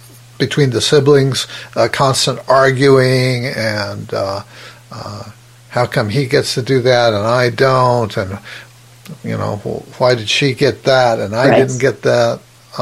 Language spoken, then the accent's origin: English; Los Angeles, California, United States; I'm contrasting that with when I grew up also in Los Angeles, as you did. And I used to ride my bike for miles and miles and miles as a, you know, 10, 11, 12 year old.